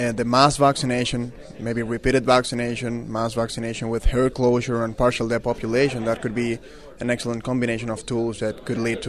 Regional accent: Venezuela; Well, I'm from Venezuela in South America

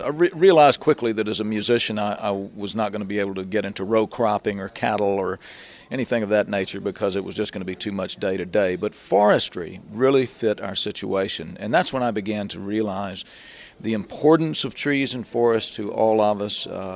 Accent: Alabama, United States; moved away; I grew up in Alabama and started in my first bands back in Tuscaloosa. Eventually, I moved to Macon, Georgia.

